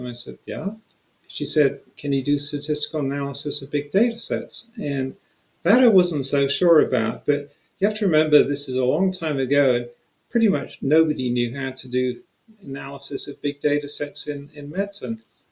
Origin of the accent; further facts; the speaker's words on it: United Kingdom; now in United States; So, you know, I'm the Brit and the other one's American.